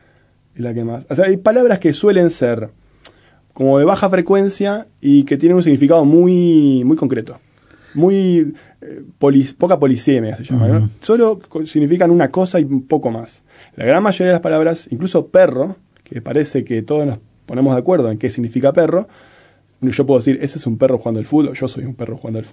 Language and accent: Spanish; Maldonado, Uruguay; now in Montevideo, Uruguay; Y yo me crié en Maldonado, cerca de La Valleja, Canelones, en un pueblo, y tenía un poco de acento, digamos, de ahí, si querés.